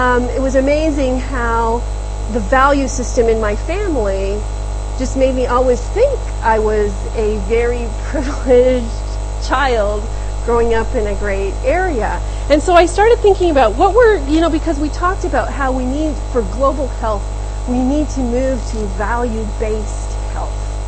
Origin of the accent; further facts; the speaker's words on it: Canada; born there; English is a second language; I was born in Canada, and my parents were both immigrants.